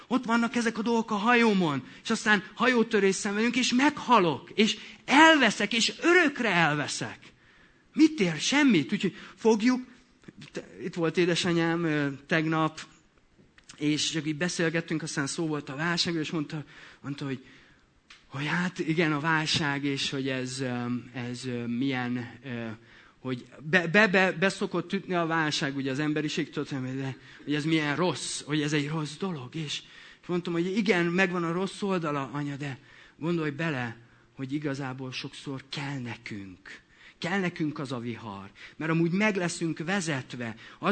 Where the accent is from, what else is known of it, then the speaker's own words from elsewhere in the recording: Debrecen, Hajdú-Bihar, Hungary; Én Hortobágy mellett nőttem fel, oké? Okay? Úgyhogy nehogy azt higgyetek, hogy parasz gyerek vagyok, de Debrecenben, oké? Okay? Az ország második legnagyobb városában, jó? Tehát a város szélén.